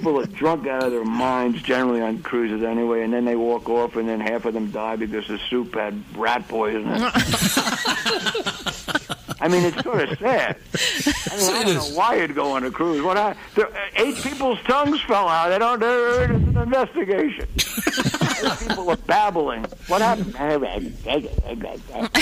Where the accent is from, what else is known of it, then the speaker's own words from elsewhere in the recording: New Jersey, United States; also born or lived in New York; I lived on the East Coast, and I was born in New York, raised in Jersey.